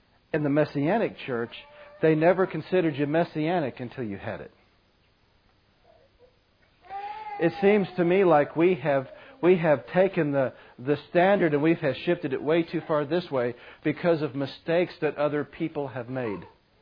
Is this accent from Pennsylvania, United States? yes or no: yes; Pennsylvania, United States; We speak broken English and we're from America. Can't speak anything else. Pennsylvania, you know.